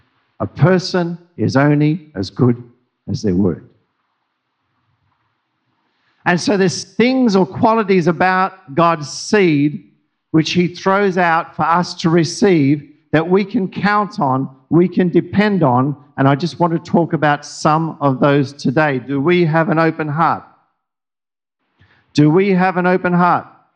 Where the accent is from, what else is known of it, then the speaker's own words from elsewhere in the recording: Papua New Guinea; When we were growing up, I was growing up in New Guinea, we had to write letters.